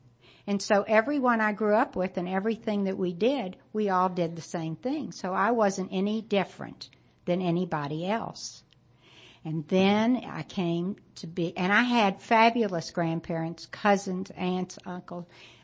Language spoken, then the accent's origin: English; Dallas, Texas, United States; When I was born in Dallas in 38, we lived in little settlements, I call them.